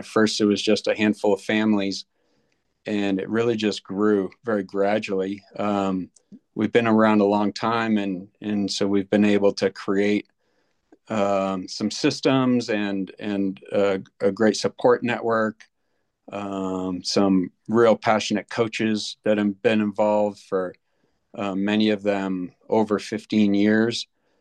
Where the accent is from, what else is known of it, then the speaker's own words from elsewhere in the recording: Maine, United States; moved away as an adult; now in Boulder, United States; well, I moved here myself. I'm from Maine, back on the East Coast. I moved here in the early 90s to be part of the cycling culture here in Boulder.